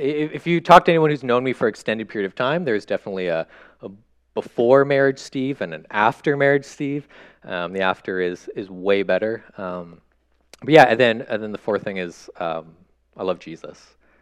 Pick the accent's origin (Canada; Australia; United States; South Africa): Canada; moved away; I'm a Canadian. That's why I'm apologizing so much. So I grew up in Canada. I moved here about 3 years ago.